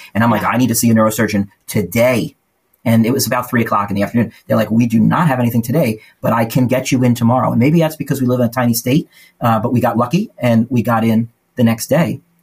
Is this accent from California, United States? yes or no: no; New York, United States; we're all from New York. We're lifelong New Yorkers.